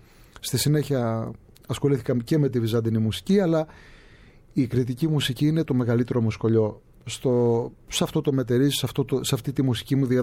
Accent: Fones, Crete, Greece; Από Κόρωνα είμαι εγώ, την επαρχία από Κορώνου. Το χωριό μου βέβαια είναι μικρό. Είναι αδικημένο το χωριό μου γιατί είναι... Εγώ λέω ότι δεν το γράφει ο χάρτης. Η αλήθεια είναι. Αλλά εντάξει, Φωνές λέγεται το χωριό μου.

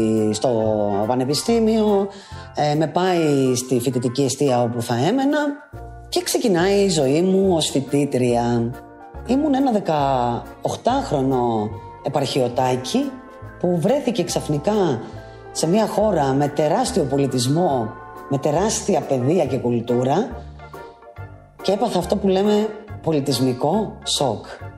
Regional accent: Heraklion, Crete, Greece; Μεγάλωσα εδώ, στο Ηράκλειο της Κρήτης.

